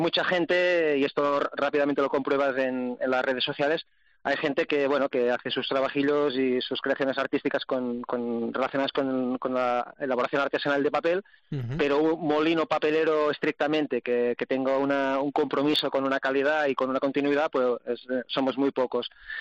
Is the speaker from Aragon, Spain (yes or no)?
no; Catalonia, Spain; Somos catalanes, pero buenas personas, ¿eh?